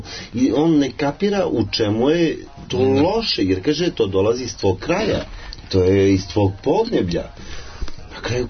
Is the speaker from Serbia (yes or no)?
yes; Serbia; born there; Rođen sam u Srbiji, Švajcarac nisam